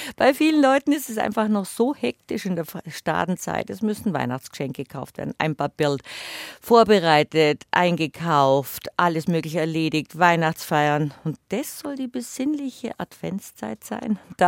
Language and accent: German; Bavaria, Germany; ich bin in Bayerisch-Schwaben geboren und aufgewachsen.